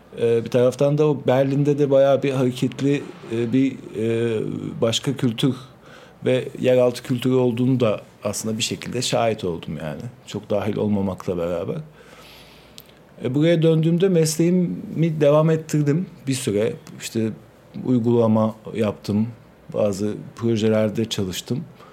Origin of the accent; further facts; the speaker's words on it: Kadıköy, Istanbul, Turkey; Kadıköy doğumluyum. Yani hep Kadıköy'de yaşadım.